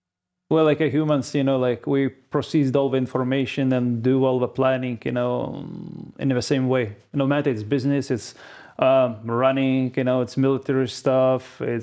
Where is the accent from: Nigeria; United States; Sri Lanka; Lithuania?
Lithuania; I'm from Lithuania, so we don't have a mountain.